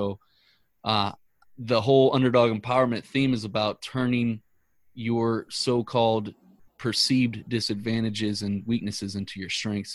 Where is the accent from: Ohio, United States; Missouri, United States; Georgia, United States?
Missouri, United States; St. Louis; because we're both from St. Louis, but this one right here, the Rams tattoo, that's my favorite because I'm a diehard Rams fan. Even though they left us in St. Louis, I'm still a diehard.